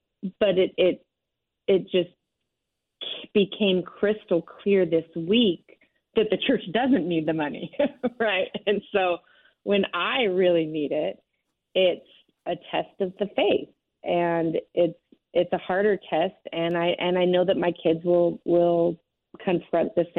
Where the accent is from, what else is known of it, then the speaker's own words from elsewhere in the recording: California, United States; also born or lived in New York City, United States; I grew up in California as a strong member.